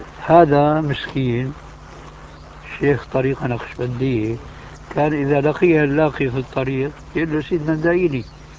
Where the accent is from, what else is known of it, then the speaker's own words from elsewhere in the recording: Damascus, Damascus Governorate, Syria; وهذا قليل جدا عندنا في دمشق